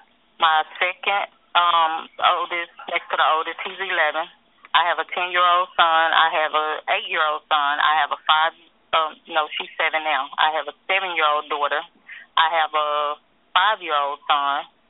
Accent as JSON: {"language": "English", "region": "Arkansas", "country": "United States", "said": "I'm from Arkansas."}